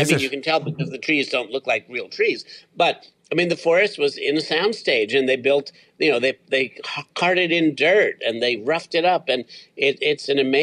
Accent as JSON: {"language": "English", "country": "Ireland", "said": "I'm probably noisier about it because I'm Irish, I'm articulate, and I'm verbose."}